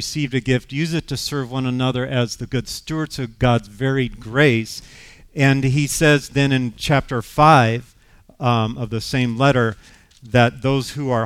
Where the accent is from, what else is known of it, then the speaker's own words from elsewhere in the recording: San Jose, California, United States; And we grew up in San Jose, which is in the Bay Area, so I have to give you a picture. It's a valley.